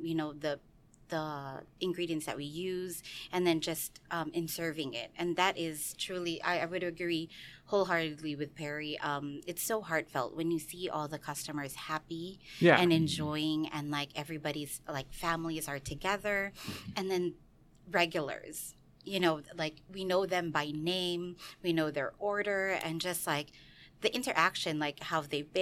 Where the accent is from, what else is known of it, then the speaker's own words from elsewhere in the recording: Philippines; now in United States; There is in the Philippines, because we're Filipino by nationality